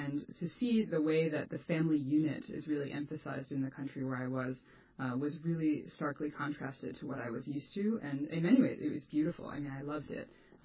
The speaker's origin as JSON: {"language": "English", "country": "United States", "said": "how much of my own thinking is really just influenced by being American"}